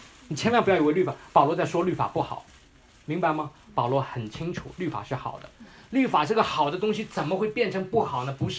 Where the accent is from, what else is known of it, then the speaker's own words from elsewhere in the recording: China; 只有我们从大陆来的才知道啊